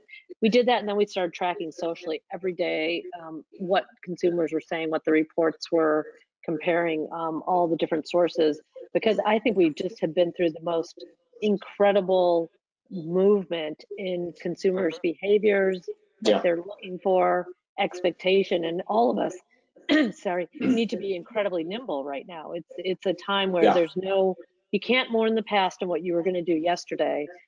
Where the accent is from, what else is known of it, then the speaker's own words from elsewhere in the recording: Detroit, Michigan, United States; And I looked at my hometown, Detroit, was really impressed with what Mayor Duggan has been doing to develop